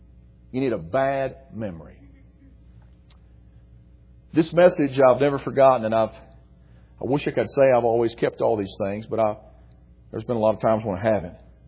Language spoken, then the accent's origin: English; West Virginia, United States; Being a 12-year-old kid from West Virginia, not all that smart, not because I was from West Virginia, just because I was a 12-year-old kid.